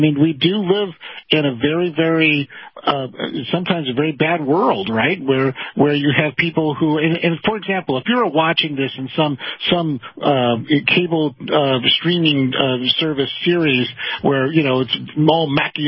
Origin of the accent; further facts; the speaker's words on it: United States; as I was growing up in America, we always thought that the civil rights movement was a good thing